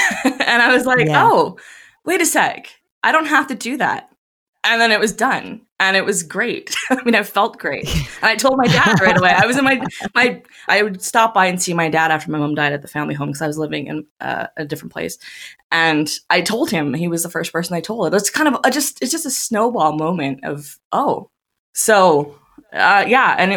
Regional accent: Canada; I am from Canada, currently living in Canada, out west

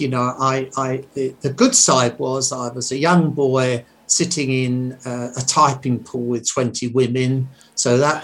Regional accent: London, United Kingdom; in Hackney, where I grew up in London

